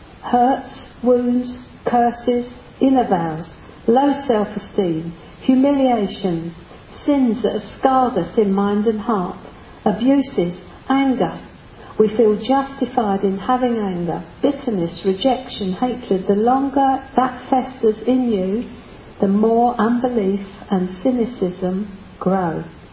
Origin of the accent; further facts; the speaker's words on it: United Kingdom; After all, we are British. Stiff upper lip and all that.